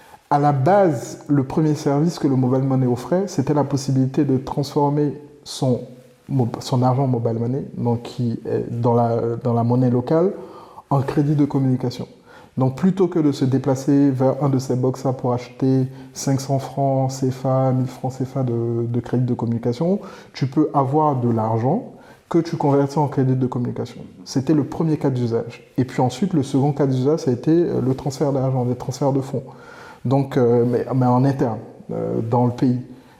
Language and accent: French; Côte d’Ivoire; parce que moi je suis originaire de Côte d'Ivoire